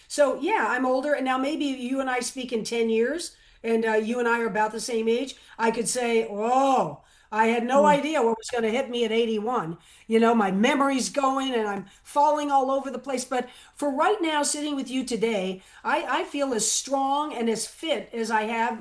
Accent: Florida, United States; Well, for me, I grew up in Southern Florida, right down the road from Miami.

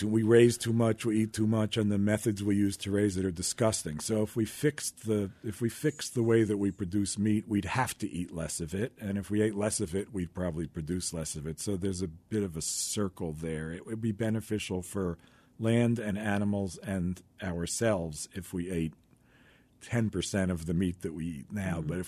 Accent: New York, United States; also born or lived in Massachusetts; I lived in New York. I grew up in New York. I was exposed to a lot of great food. And then I went to school in Massachusetts

